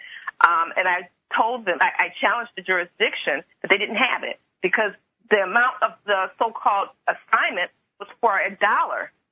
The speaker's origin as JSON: {"language": "English", "region": "Michigan", "country": "United States", "said": "I'm actually from Michigan. I'm currently visiting Texas."}